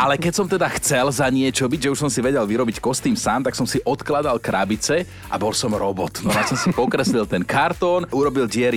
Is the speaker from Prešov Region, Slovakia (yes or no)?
no; Trnava, Trnava Region, Slovakia; U nás v Trnave sa tomu hovorí aj pipka, niekto to volá indiánky